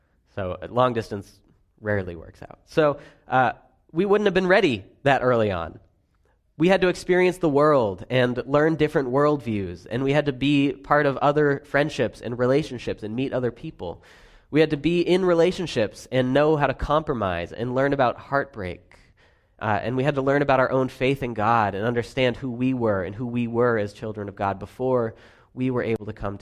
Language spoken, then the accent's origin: English; Bedford, New Hampshire, United States; high school with in Bedford, New Hampshire. Small world. And so Sarah went to visit this friend in my hometown a few times